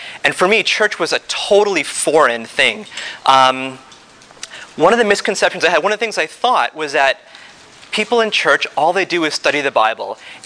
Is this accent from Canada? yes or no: yes; Toronto, Ontario, Canada; I come from Toronto, Canada.